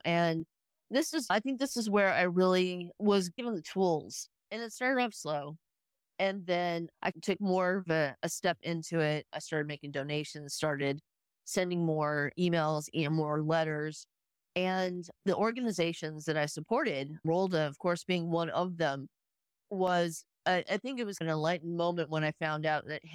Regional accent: California, United States; moved away; Well, originally I'm from California. I moved out to South Carolina quite a few years ago, and I just fell in love with the place.

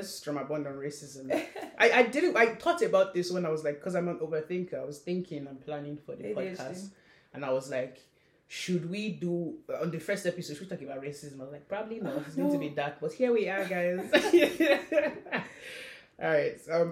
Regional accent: Nigeria; moved away; being from Nigeria, growing up in Nigeria, mm-hmm.

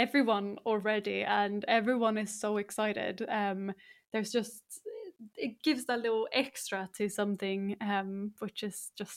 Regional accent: Stockholm, Stockholm County, Sweden; because of course I'm based in Stockholm. So yeah, it's coming back to my hometown for the first time as well.

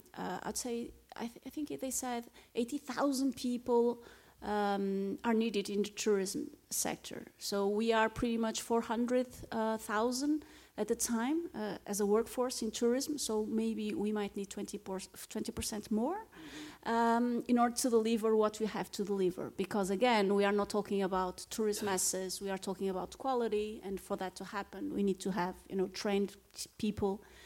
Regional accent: Porto, Porto District, Portugal; Well, I'm biased. I'm from Porto, so I'm biased.

